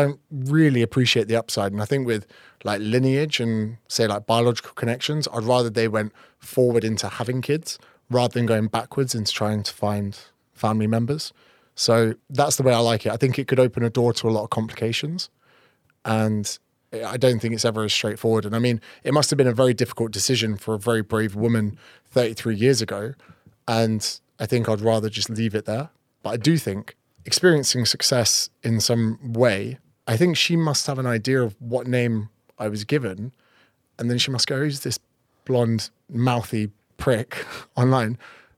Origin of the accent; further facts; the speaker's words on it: Ireland; born there; So I was born with the name … so I'm adopted from Ireland.